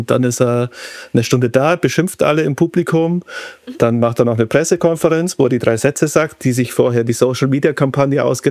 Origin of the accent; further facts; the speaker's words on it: Germany; Wir sind schon sehr als Deutsche auf uns selber irgendwie so. Wir sind uns selbst genug vielleicht, ich weiß es nicht.